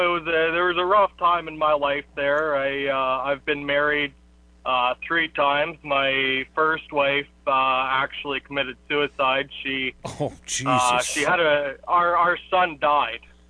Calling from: Canada; from... I'm up in Canada.

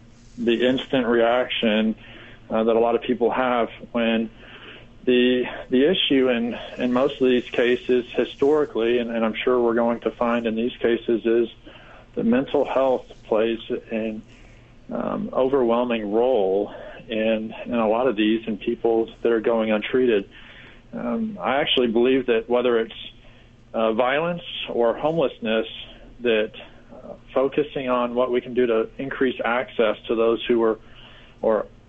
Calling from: Reno, Nevada, United States; I am actually in Reno at our main office today.

